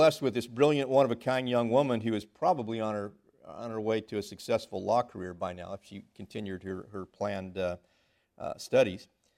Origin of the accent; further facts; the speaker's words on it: Santa Clara, California, United States; And I'm currently preaching back where I grew up in Santa Clara, California, the Silicon Valley.